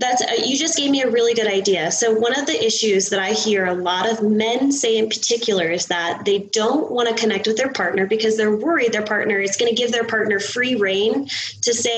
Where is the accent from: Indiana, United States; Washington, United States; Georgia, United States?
Washington, United States; Seattle; So I'm originally from Seattle. We have a lot of Google campuses.